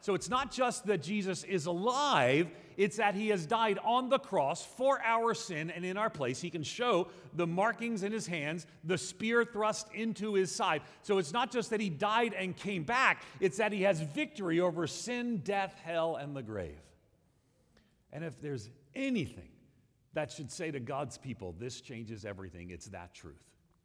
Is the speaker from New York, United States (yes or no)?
yes; New York City, New York, United States; I grew up in New York City. Anyone else from New York? Anybody? No? You got a problem with that? That I'm from New York?